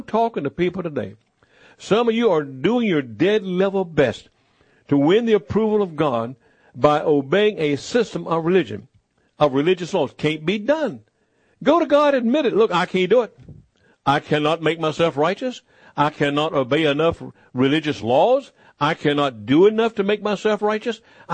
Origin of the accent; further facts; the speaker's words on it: United States; I'm an American. I was born here. I was raised here. I love this nation.